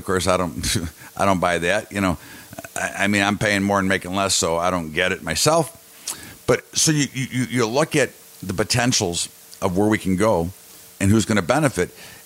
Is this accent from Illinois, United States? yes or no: yes; Chicago, Illinois, United States; I'm from the Chicago area.